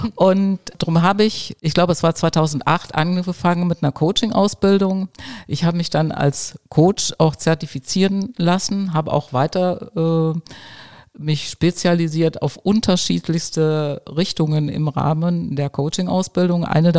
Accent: Rösrath, North Rhine-Westphalia, Germany; ich fahre mit dem Auto so alles anderthalb Stunden rund um meinen Heimatort hier, Rösrath.

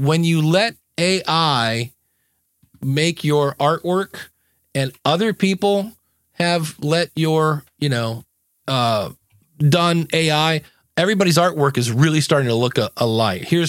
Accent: Akron, Ohio, United States; I'm from Akron, Ohio.

